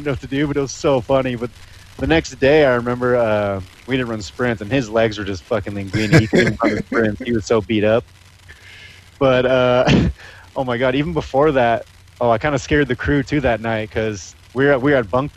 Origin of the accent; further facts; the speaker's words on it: Canoga Park, California, United States; now in Simi Valley, United States; No, I was born in Lancaster, and then I grew up in Canoga Park in the Valley. I moved to Simi Valley. I'm here in Simi Valley now, but I moved out here in 94 after the earthquake.